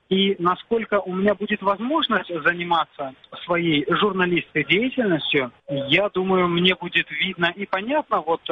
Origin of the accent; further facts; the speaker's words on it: Crimea, Ukraine; Вот сейчас я еду домой. И как, в принципе, мы, крымские татары